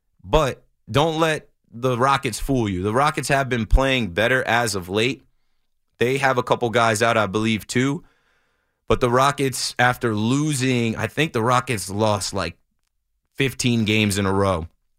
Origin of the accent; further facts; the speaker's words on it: New Jersey, United States; I'm from New Jersey, so I should be a Devils fan.